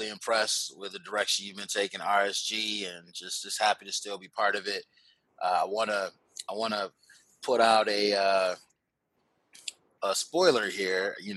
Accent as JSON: {"language": "English", "region": "Michigan", "country": "United States", "tie": "born or raised there", "said": "And trust me, I grew up in Michigan. I had a reason to hate them when they beat my Fab Five."}